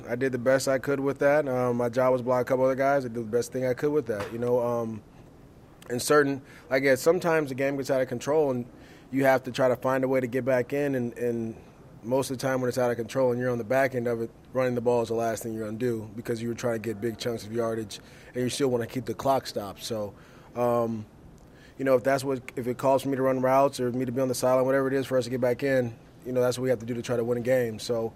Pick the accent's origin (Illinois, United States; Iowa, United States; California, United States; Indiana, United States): California, United States; Oakland; I know a lot of people, I'm from Oakland, so or around Oakland, so that's nice.